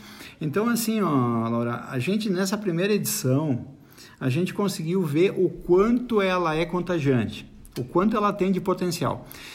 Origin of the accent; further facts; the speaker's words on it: Bento Gonçalves, Rio Grande do Sul, Brazil; E aí a gente comenta, oh, e aí, gaúcho, tu é da onde, tal, Bento Gonçalves